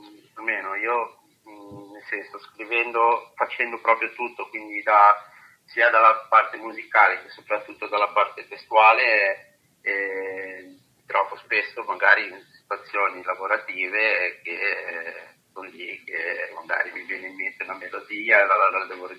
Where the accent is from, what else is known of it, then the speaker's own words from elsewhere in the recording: Genoa, Liguria, Italy; Io sono di Genova.